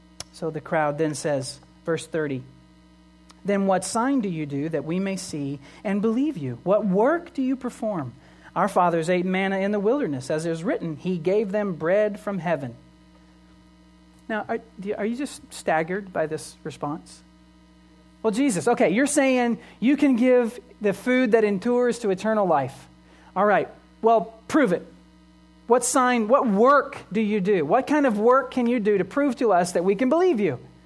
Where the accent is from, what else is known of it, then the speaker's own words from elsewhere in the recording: United States; I'm an American, right? I'm strong. I'm resourceful. I'm independent.